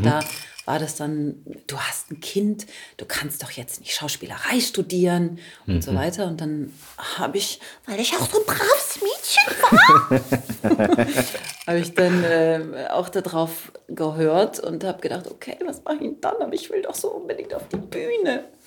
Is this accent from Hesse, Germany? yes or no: yes; Taunusstein, Hesse, Germany; also born or lived in Karlsruhe; Genau, ich bin in Karlsruhe geboren. Dann haben wir da, 3 Jahre oder knapp 4 Jahre gewohnt. Und dann sind wir nach Taunusstein bei Wiesbaden gezogen.